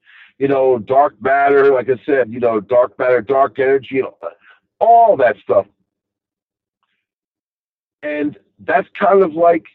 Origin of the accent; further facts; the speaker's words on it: Rockville Centre, New York, United States; he's, here's my accent, and he's like, you know, you're from Long Island. I like pegs it right away, because he was from the city, and then I was like, yep, he asked me where I was from. I said, Rockville Center.